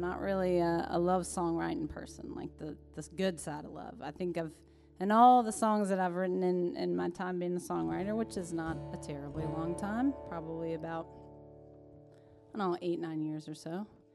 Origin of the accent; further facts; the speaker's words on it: Atlanta, Georgia, United States; also born or lived in Statesboro; I'm from Atlanta originally, and I went down there for some spring break fun